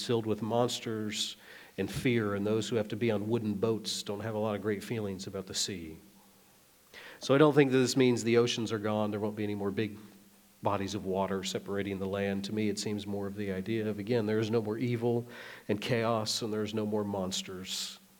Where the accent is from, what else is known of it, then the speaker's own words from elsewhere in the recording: Nebraska, United States; I grew up in Nebraska. That's about as far away from any ocean you can get, at least in our country.